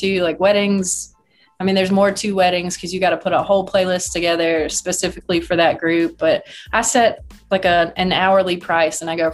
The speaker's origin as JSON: {"language": "English", "town": "Hattiesburg", "region": "Mississippi", "country": "United States", "said": "I'm from Hattiesburg, Mississippi."}